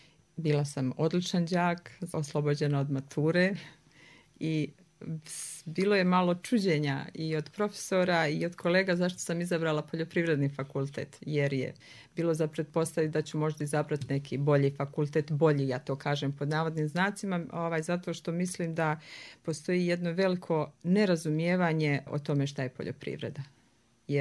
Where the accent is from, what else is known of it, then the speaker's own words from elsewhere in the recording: Mostar, Herzegovina-Neretva Canton, Bosnia & Herzegovina; Ja sam rođena naravno u Mostaru, ali moja porodična kuća i roditelji su u Artješi, to je jedno lijepo malo mjesto, 7-8 km južno od Mostara.